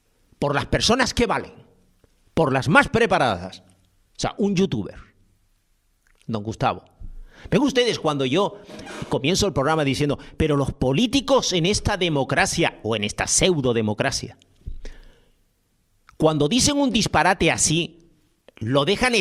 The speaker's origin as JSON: {"language": "Spanish", "region": "Canary Islands", "country": "Spain", "said": "O sea, que yo tengo que poner el futuro de mi tierra en manos de un youtuber"}